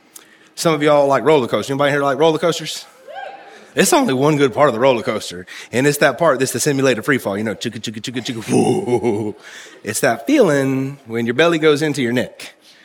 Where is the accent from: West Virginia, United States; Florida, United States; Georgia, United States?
West Virginia, United States; And it's funny because I'm from West Virginia, and I'm so ingrained with white trash DNA that it just grows in all white trashy.